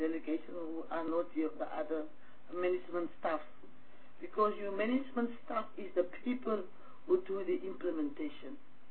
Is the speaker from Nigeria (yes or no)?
no; South Africa; then we can, as South African people, take Robben Island like an easy factor.